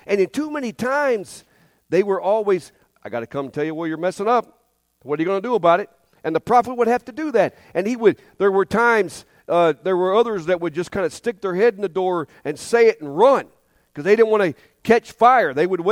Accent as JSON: {"language": "English", "region": "Ohio", "country": "United States", "said": "I'm from Ohio, obviously. We already figured that out."}